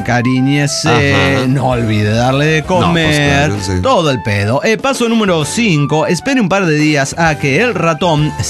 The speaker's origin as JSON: {"language": "Spanish", "town": "Xalapa", "region": "Veracruz", "country": "Mexico", "tie": "born or raised there", "said": "soy de Jalapa, Veracruz, nativa, veracruzana. Estaba en Aguascalientes por cuestiones académicas."}